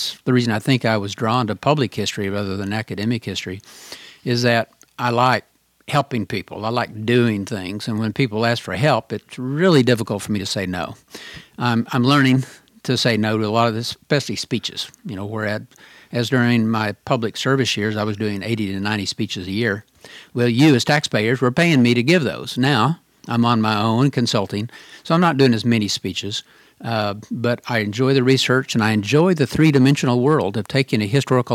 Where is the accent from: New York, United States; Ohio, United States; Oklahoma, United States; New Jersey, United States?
Oklahoma, United States; people would know I either wrote the book or I was from Oklahoma.